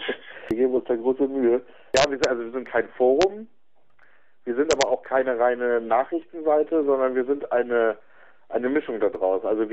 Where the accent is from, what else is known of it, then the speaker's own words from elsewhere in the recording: Northern Germany, Germany; Ja, ich komme wie du aus dem Norden. Ich wohne in der Nähe von Bremen, bin 30 Jahre alt